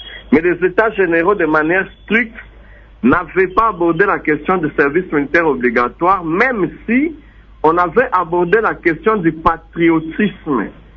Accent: Algeria; En Algérie, ici chez nous en Afrique

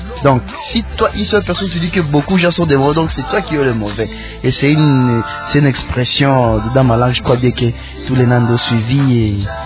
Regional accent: North Kivu, DR Congo; first language Kinande; French is a second language; 70% l'anglais, peu de swahili, peu de français, une chanson à ma langue maternelle, l'Ekinande.

